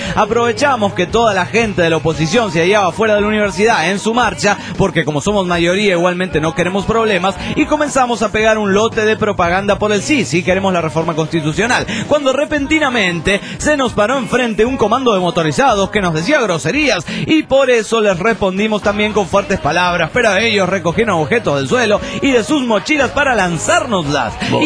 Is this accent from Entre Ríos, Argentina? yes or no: yes; Entre Ríos, Argentina; Nada, mentira, no soy de Tucumán. Soy de Entre Ríos